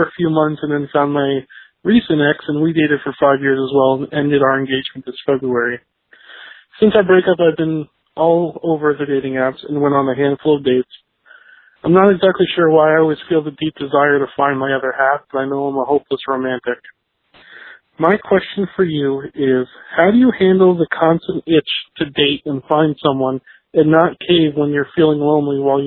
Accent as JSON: {"language": "English", "town": "Wilkes-Barre", "region": "Pennsylvania", "country": "United States", "said": "I'm from Wilkes-Barre, Pennsylvania."}